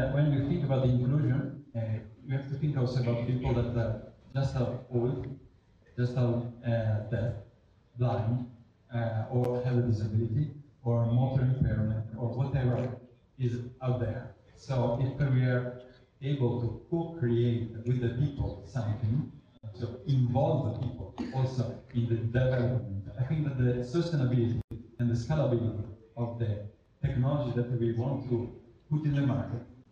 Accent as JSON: {"language": "English", "country": "Italy", "second_language": "English", "said": "Very briefly … from Italy. I'm a lecturer at the University of Padua."}